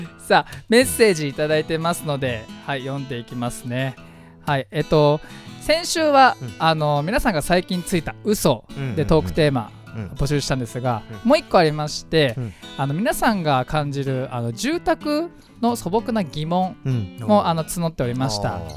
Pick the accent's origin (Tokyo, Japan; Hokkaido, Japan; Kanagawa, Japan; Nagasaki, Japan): Kanagawa, Japan; Fujisawa; 藤沢出身の俳優タレントとして活動する私